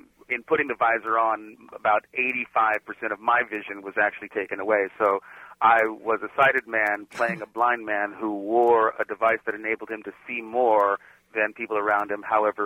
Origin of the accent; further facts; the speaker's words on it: United States; I grew up in the 50s and the 60s, and it was not always easy being a black kid growing up in America.